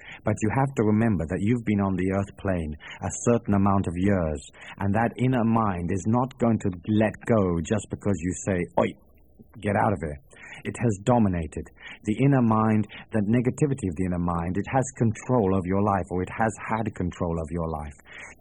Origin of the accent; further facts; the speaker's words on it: Ireland; The fact that I was born in Ireland was a factor of my evolution. But first, I'm an individual. Secondly, I'm an Irishman.